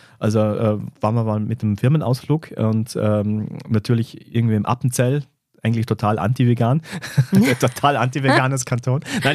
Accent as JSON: {"language": "German", "region": "Vorarlberg", "country": "Austria", "said": "Es gibt bei uns in Vorarlberg eine dieser Rottlerhütte, die hat vegane Blutwurst"}